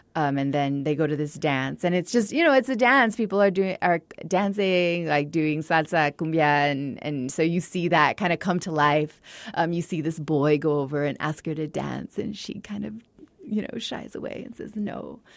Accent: El Paso, Texas, United States; I mean, I grew up in El Paso, so, and I was, you know, raised to love our city and be really proud.

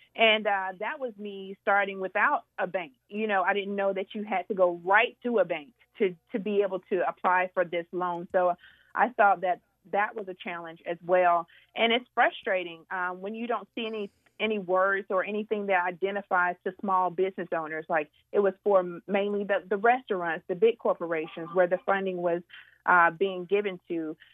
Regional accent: Georgia, United States; Oh, so I'm originally from Georgia, coming to New Hampshire.

